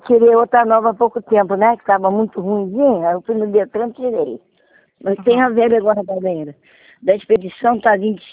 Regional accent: Rio de Janeiro, Brazil; born there; Eu nasci aqui em Campo Grande, Rio de Janeiro.

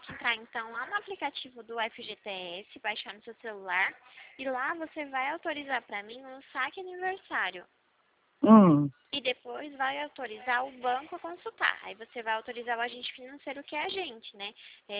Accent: São Paulo, Brazil; Eu sou aqui de São Paulo

